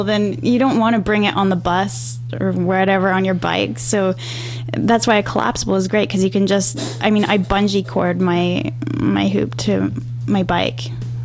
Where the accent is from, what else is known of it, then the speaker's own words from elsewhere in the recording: West Coast, United States; And I mean, we're from the West Coast, and that's huge.